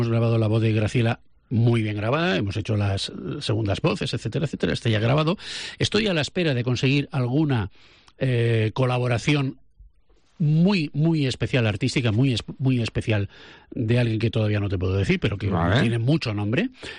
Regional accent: Valencian Community, Spain; y como valenciano, por supuesto, colaborar de alguna manera a paliar esta desgracia.

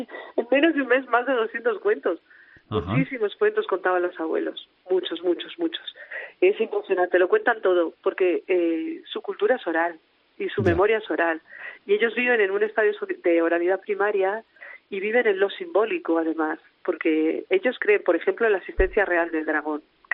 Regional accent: León, Castile and León, Spain; yo soy de León, soy leonesa

